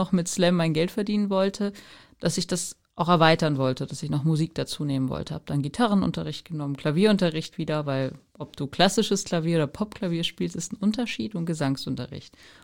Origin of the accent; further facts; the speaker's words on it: Fürstenberg, Germany; Ich komme hier ja auch aus Fürstenberg. Das ist ja vielleicht auch noch ganz interessant. Ich wohne in dieser Nurdach-Haussiedlung, neben dem Wald, genau.